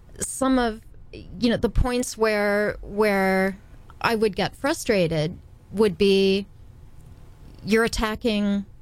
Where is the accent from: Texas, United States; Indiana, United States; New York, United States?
Indiana, United States; I grew up in Indiana, and let me tell you, there was a right and wrong and a moral authority.